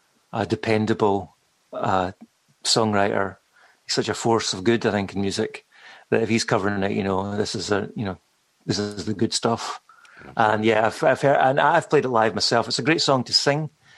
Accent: Scotland, United Kingdom; also born or lived in Ayrshire; And then I mainly grew up in Scotland on the East Coast near Dundee.

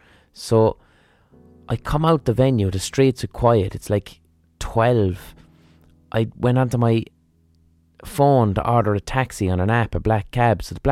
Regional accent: Ireland; At this point, he clicks that I'm fucking Irish.

